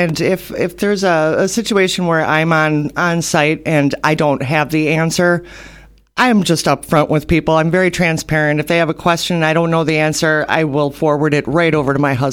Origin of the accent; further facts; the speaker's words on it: Eagle, Wisconsin, United States; I am actually from Eagle, Wisconsin, where I lived for 46 years. It'll be 4 years that I've lived up here now.